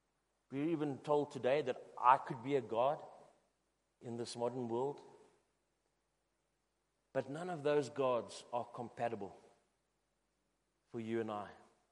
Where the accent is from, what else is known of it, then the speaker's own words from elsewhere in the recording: Newcastle upon Tyne, North East England, United Kingdom; when I was a child growing up in Newcastle, we didn't have things like televisions and computers and games.